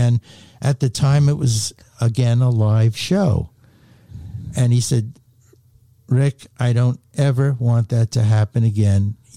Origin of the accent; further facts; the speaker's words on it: New York, United States; accent: New York; probably detect a New York accent.